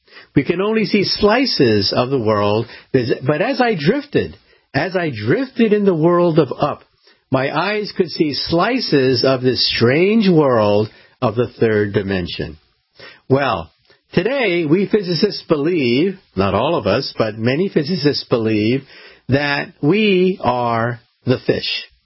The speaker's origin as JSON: {"language": "English", "region": "California", "country": "United States", "tie": "born or raised there", "said": "I like to think of it as what I believe was true when I was a little boy growing up outside of San Francisco."}